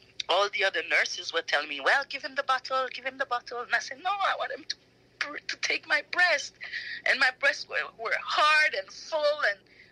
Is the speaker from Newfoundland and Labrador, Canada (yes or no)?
no; Montreal, Quebec, Canada; because I grew up in Montreal, right? I went to Montreal when I was 9 years old.